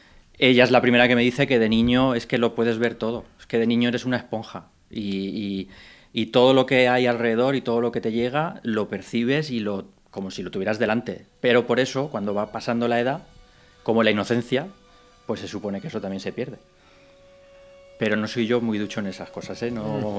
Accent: Alicante, Valencian Community, Spain; el Ayuntamiento de San Juan, que es mi pueblo, yo soy de Alicante.

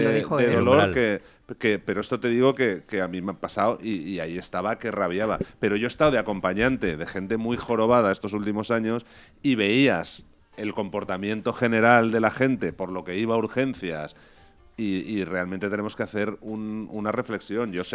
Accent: Spain; Qué alegres somos los españoles.

